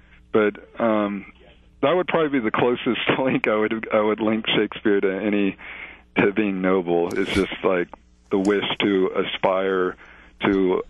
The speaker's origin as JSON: {"language": "English", "town": "Dallas", "region": "Texas", "country": "United States", "said": "I'm originally from Dallas, so I'm a Cowboys fan."}